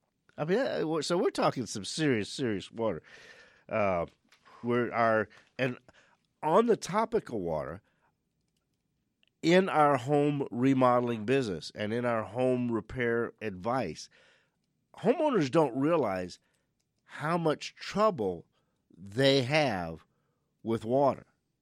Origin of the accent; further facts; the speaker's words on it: Louisiana, United States; now in Phoenix, United States; it's the area of the country we're originally from. We're from South Louisiana. We've landed in Phoenix in 1965.